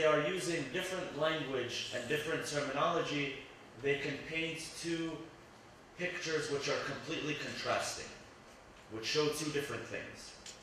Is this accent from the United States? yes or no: yes; United States; Growing up in the United States post 9/11, especially growing up at a young age, and I speak from personal experience, it was a time which, for many people